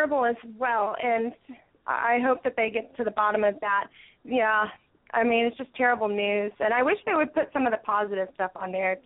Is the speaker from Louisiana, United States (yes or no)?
no; Indiana, United States; born there; now in Charleston, United States; I was born in Indiana, but I've spent half of my life here in Charleston, South Carolina.